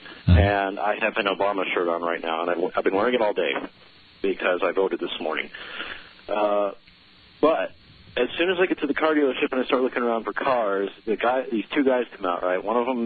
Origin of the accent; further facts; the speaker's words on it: Salt Lake City, Utah, United States; Yeah, I am from Salt Lake City, but guess what? I'm not a Mormon.